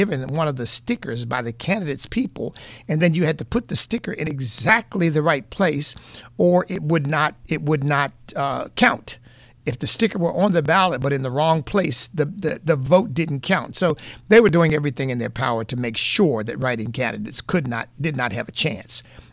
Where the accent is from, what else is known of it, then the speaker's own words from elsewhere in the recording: New England, United States; accent: New England; My New England accent comes, Arlington, I should be saying